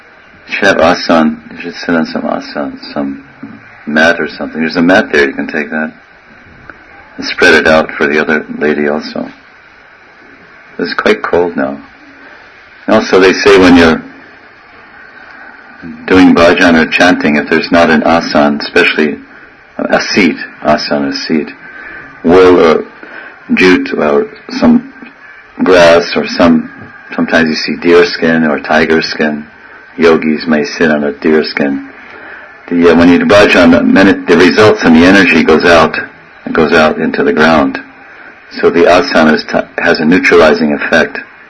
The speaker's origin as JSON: {"language": "English", "country": "India", "said": "Because for me it's quite cold, because we're Indian practically."}